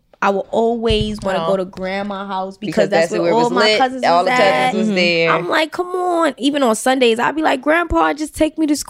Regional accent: New York, United States; I went to MS 113. That's Clinton Hills.

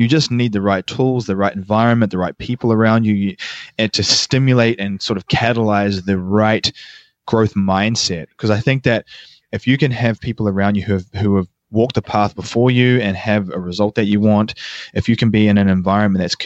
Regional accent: New Zealand; accent: New Zealand mixed with American; moved away as an adult; now in United States; It's New Zealand kind of meshed with American. So I'm from New Zealand originally, but living in America now for 8 years. So it's a weird hybrid.

